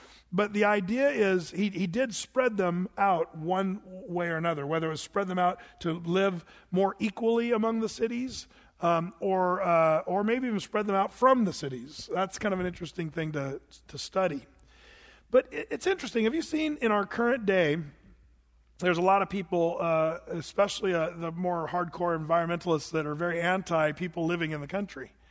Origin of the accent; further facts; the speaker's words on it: Applegate, Oregon, United States; You think, man, what's it like growing up in Applegate? Well, we didn't have cable TV.